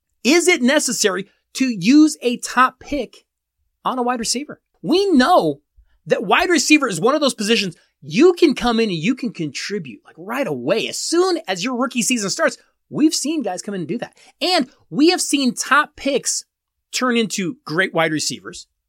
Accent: Denver, Colorado, United States; Our final pick of the 2020 Daily Dose NFL Mockery Draft belongs to my hometown Denver Broncos.

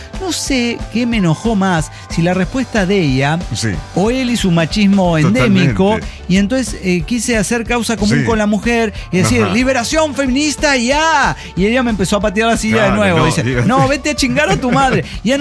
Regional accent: Bogotá, Colombia; now in India; les cuento lo que me pasó cuando vine a pasar Navidad y Año Nuevo a mi tierra. De mi tierra bella.

